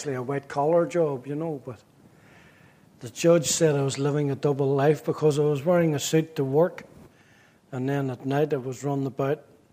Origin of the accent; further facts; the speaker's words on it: Belfast, Northern Ireland, United Kingdom; No, I grew up in Belfast, and I was only a teenager when my life was affected by the Troubles.